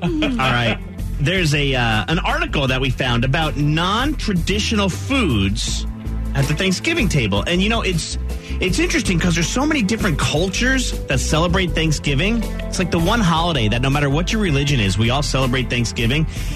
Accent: New Jersey, United States; I'm Irish, but I grew up in Jersey around a bunch of Italians.

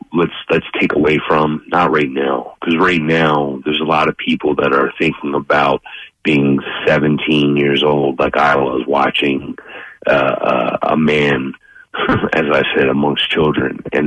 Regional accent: Bridgeport, Pennsylvania, United States; I grew up in Bridgeport, which is part of Upper Marion, and I moved out.

